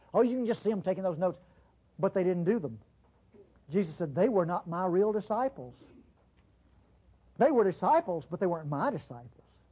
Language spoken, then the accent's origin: English; Clinton, Mississippi, United States; I grew up in Clinton, Mississippi. That's a little town, about 5,000, that's about 10 miles west of Jackson, Mississippi, which is the capital state.